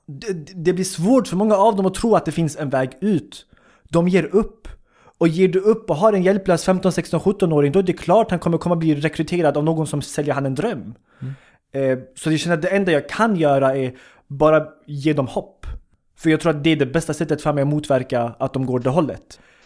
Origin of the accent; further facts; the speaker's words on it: Sweden; born there; Jag är fortfarande stolt svensk. Jag är född i Sverige. Jag är lika stolt över min invandrarbakgrund.